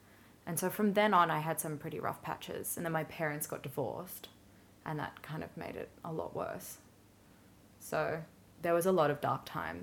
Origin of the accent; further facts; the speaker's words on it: Melbourne, Victoria, Australia; also born or lived in Gosford; I grew up in, I was actually born in Gosford. So we, until I was five, we lived in New South Wales and then we moved to Melbourne.